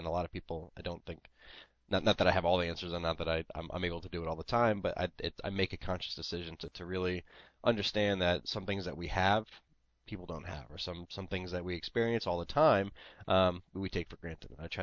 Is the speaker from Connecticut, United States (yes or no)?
no; California, United States; also born or lived in Japan; I grew up a lot. Part of my life, I grew up in California, and there's fantastic sushi in California.